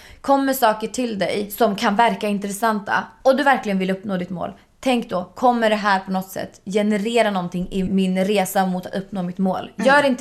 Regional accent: Östersund, Jämtland County, Sweden; på onsdag åker jag till Östersund, alltså, till min hemstad.

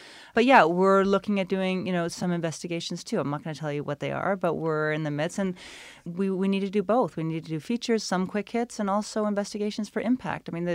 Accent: Canada; You know, and me as a Canadian journalist, that's what I would be reading, too.

